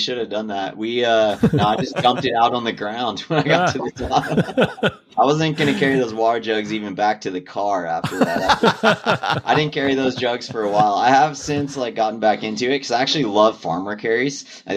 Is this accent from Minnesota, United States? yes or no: no; Big Bear, California, United States; because I grew up in Big Bear in Southern California